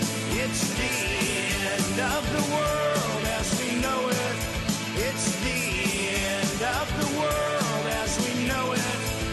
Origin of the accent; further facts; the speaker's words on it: Georgia, United States; you know, we're from Georgia